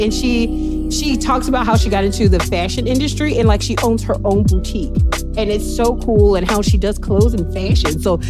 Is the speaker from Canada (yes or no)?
no; Chicago, Illinois, United States; even though I grew up in Chicagoland, right, if it snowed, we still went to school.